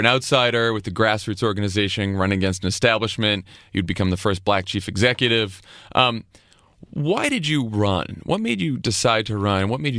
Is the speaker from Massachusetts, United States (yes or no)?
yes; Massachusetts, United States; two-term governor of my home state, Massachusetts.